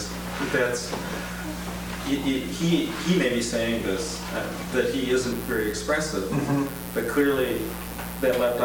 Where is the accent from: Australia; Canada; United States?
United States; Minnesota; But you know, in my hometown back in Minnesota, I never knew that I was so stiff.